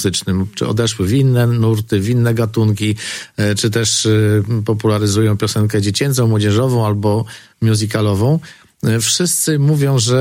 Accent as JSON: {"language": "Polish", "town": "Mrągowo", "region": "Warmian-Masurian Voivodeship", "country": "Poland", "tie": "born or raised there", "lives_now": "Suwałki, Poland", "said": "Przyjechałem z Mrągowa. Moje miasto rodzinne to Mrągowo. Po podróżach po Giżycku-Olsztynie na stałe zameldowałem się w Suwałkach. Tutaj też byłem w wojsku"}